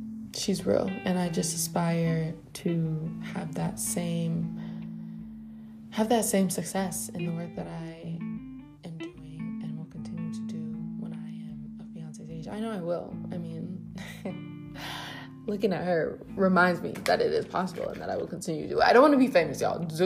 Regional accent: Detroit, Michigan, United States; now in Washington, United States; I'm from Detroit, went to school in Washington, D.C., and it was a culture shock when I got here

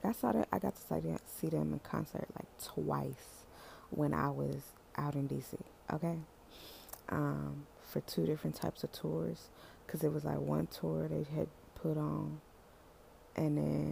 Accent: Houston, Texas, United States; so I'm from Houston, okay? Houston motherfucking Texas, okay? North side in this house, okay? But I've lived around Houston or whatever, you know. But I'm from North side, okay?

